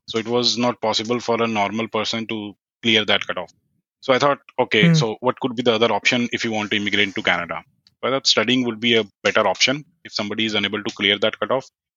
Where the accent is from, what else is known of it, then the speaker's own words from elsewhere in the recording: New Delhi, Delhi, India; I was born and brought up in New Delhi, I was born in a very middle-class family. We were not very rich, like we were very constrained in terms of money.